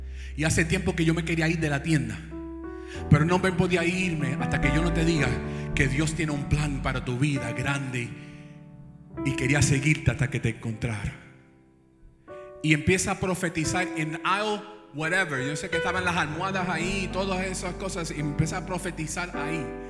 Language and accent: Spanish; Puerto Rico; este me está siguiendo porque soy boricua